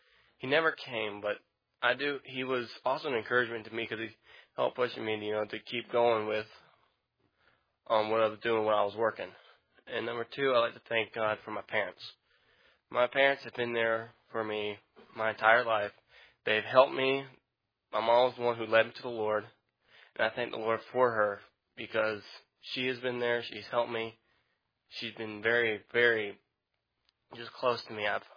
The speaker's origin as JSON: {"language": "English", "town": "Cameron", "region": "South Carolina", "country": "United States", "said": "I'm from Cameron, South Carolina, and I'm a sophomore pastoral major."}